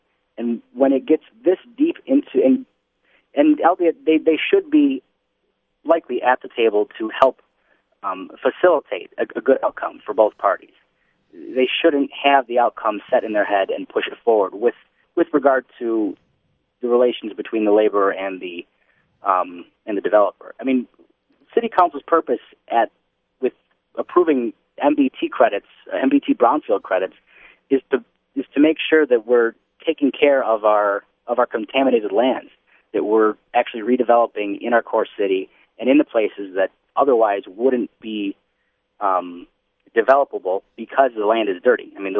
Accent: Detroit, Michigan, United States; I'm from Detroit suburbs originally.

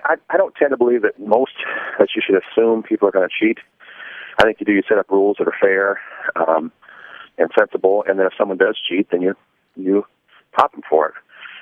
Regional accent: Flint, Michigan, United States; Well, you know, I come from Flint, and Flint and Genesee County, you know, along with the whole state, has seen some real tough times

